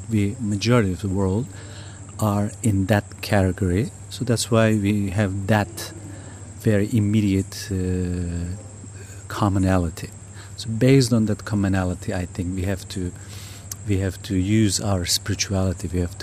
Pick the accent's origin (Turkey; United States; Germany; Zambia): Turkey; Mediterranean coast; I was raised as a almost non-religious person. I mean, I'm from the Mediterranean coast of Turkey, so people are very free-form there. It's very, very enculturated environment.